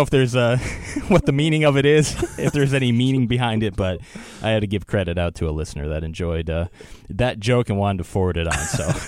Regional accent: Wisconsin, United States; from my hometown of or my home state of Wisconsin here

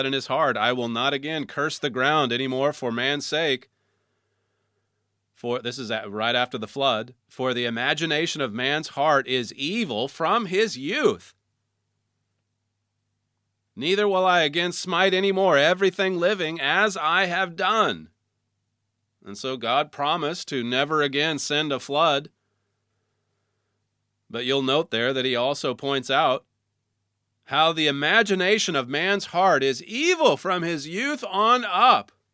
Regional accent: Oklahoma, United States; now in United Kingdom; Even when I tell people here in the UK I'm from Oklahoma, I think 99 times out of 100, it immediately goes into the song … from the play.

